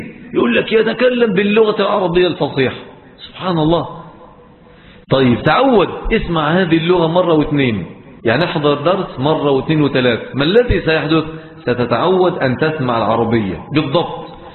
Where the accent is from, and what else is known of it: Egypt